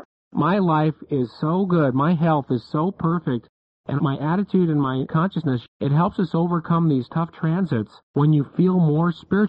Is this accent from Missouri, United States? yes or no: yes; Missouri, United States; Well, it's just, you know, I'm from Missouri, and I'll tell you, Roberta, it took me a long time to embrace astrology.